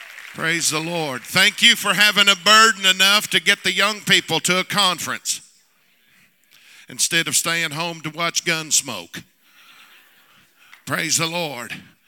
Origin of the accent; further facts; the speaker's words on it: Arkansas, United States; I'm from Arkansas, too.